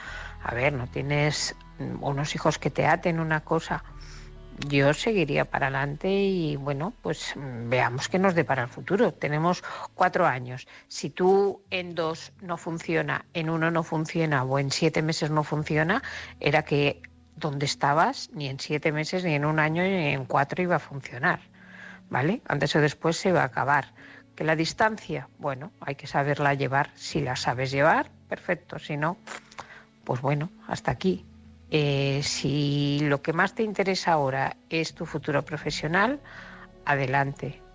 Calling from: Barcelona, Catalonia, Spain; corresponsal de Barcelona, y este es un mensaje para Sara.

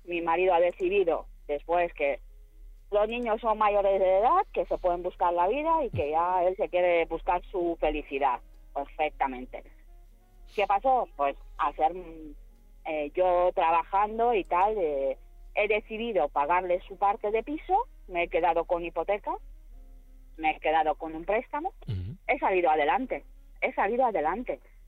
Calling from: Madrid, Community of Madrid, Spain; de Madrid.

